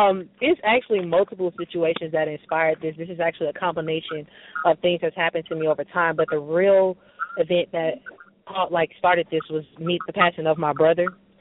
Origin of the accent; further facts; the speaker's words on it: Las Vegas, Nevada, United States; now in Birmingham, United States; I am originally from Las Vegas, Nevada, but currently I'm in Birmingham, Alabama. I am the youngest of two, and I've been doing music for a while.